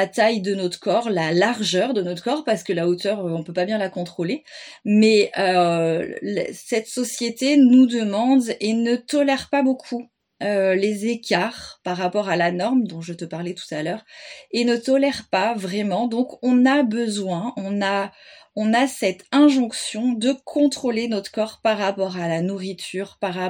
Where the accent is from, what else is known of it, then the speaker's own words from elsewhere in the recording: France; moi je suis française et que j'habite en France et que je vis, voilà, en France